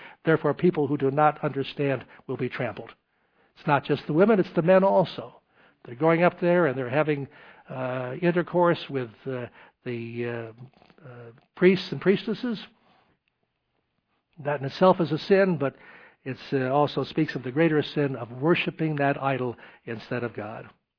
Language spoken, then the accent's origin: English; Knoxville, Tennessee, United States; I came from Knoxville, Tennessee, and we go back into the 1800s there, serving the Lord